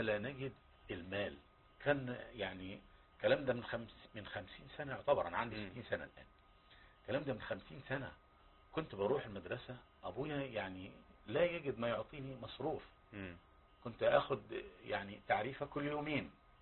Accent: Egypt; بلدنا مصر

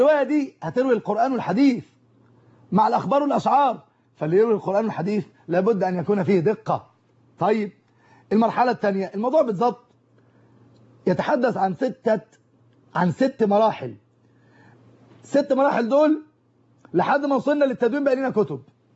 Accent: Cairo, Cairo Governorate, Egypt; احنا ليه احنا كمصريين او كقاهريين على وجه التحديد اكثر اللهجات خليط وهجين ما بين لغات العالم؟

